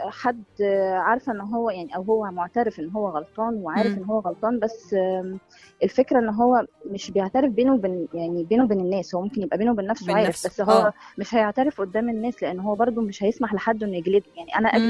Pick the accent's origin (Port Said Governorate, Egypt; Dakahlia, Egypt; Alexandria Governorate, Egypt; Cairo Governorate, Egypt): Cairo Governorate, Egypt; Cairo; انا من القاهره.